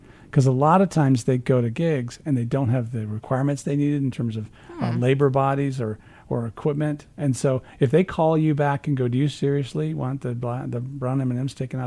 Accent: Peoria, Illinois, United States; I grew up in Peoria, Illinois.

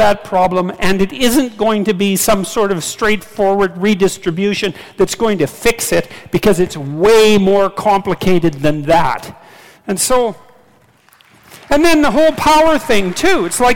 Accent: Canada; I'm a Canadian, so I'll use

